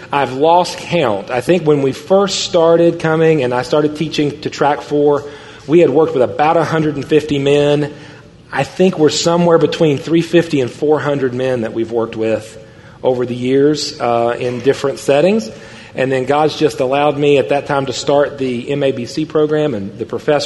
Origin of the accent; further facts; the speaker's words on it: West Virginia, United States; I pastor a small church in a small town in my home state of West Virginia, or as we like to call it, Best Virginia.